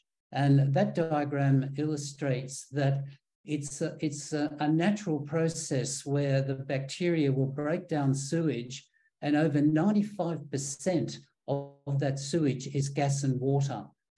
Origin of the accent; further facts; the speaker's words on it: Australia; accent: Australian; now in Siem Reap, Cambodia; I'm just down the road in Siem Reap as well, apart from Paul and Bill. So again, good morning, and with my Australian accent, I'd say good day, everyone.